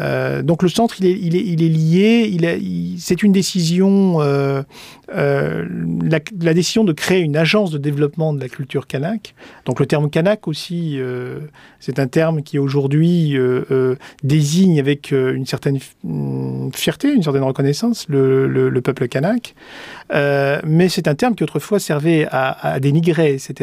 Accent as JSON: {"language": "French", "country": "New Caledonia", "said": "En tout cas, chez nous en Calédonie, le voyage primordial, par exemple, est un souvenir très lointain."}